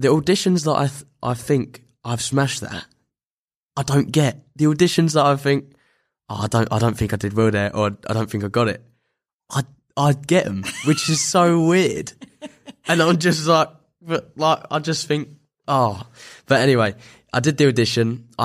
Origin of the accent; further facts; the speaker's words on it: East of England, United Kingdom; accent: Essex; I'm just bowling in there with my Essex accent and my whatever.